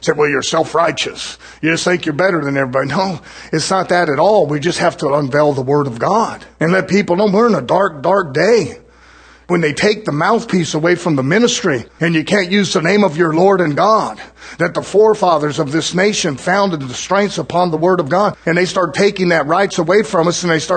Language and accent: English; United States; born there; Yeah, I'm thankful I was born in America.